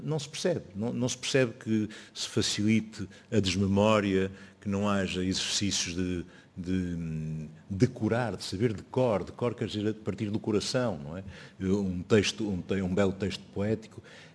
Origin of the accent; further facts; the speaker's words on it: Portugal; é uma forma coletiva de nos referirmos, enquanto portugueses, significa isso mesmo.